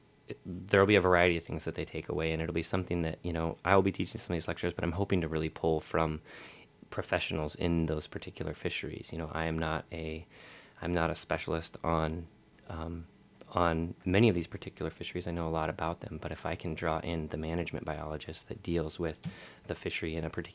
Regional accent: Homer, Alaska, United States; It's pretty funny every time I tell people that either I'm from Homer or that when I was in Homer that I'm going to Sitka.

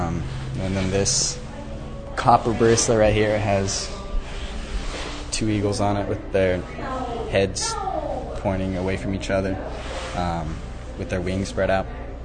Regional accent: Sitka, Alaska, United States; also born or lived in Rock Springs, Wyoming; I was born in Rock Springs, Wyoming. Moved to Sitka, Alaska when I was in second grade.

